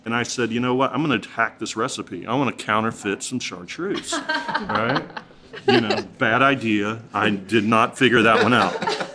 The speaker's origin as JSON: {"language": "English", "region": "North Carolina", "country": "United States", "tie": "born or raised there", "said": "You know, I grew up here in Western North Carolina."}